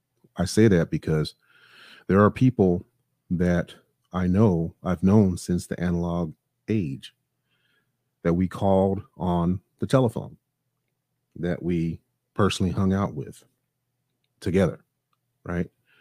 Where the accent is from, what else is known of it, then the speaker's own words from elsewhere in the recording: Los Angeles, California, United States; I mean, because, you know, I grew up in Los Angeles, in greater Los Angeles area. Los Angeles is a big city.